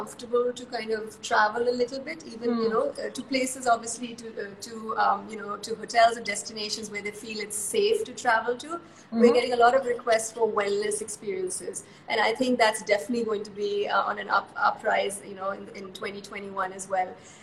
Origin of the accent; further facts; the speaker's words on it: India; as being Indian myself and, you know, we go abroad to all these different, you know, travel consortiums